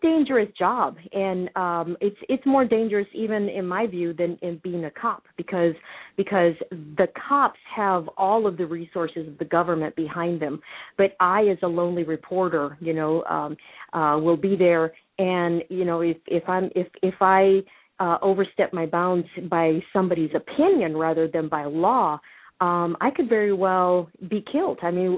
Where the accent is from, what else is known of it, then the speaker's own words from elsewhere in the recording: Nevada, United States; I'm in Texas right now because I'm from Nevada